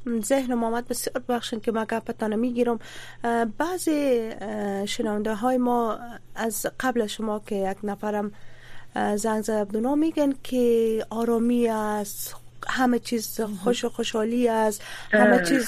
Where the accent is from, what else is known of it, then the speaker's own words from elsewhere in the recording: Afghanistan; ما هم افغان هستیم